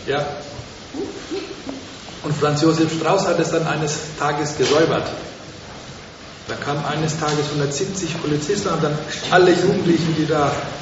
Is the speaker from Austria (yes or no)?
no; Winsbach, Bavaria, Germany; ich bin auch in Franken lange Zeit aufgewachsen, in Deutschland.